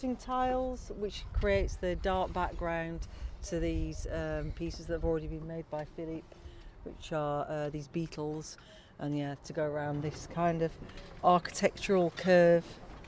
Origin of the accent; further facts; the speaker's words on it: Brighton, South East England, United Kingdom; I'm from Brighton